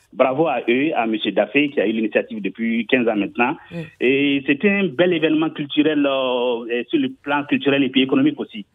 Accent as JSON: {"language": "French", "region": "Ségou", "country": "Mali", "said": "Je viens de la région de Ségou, à 35 km de Markala."}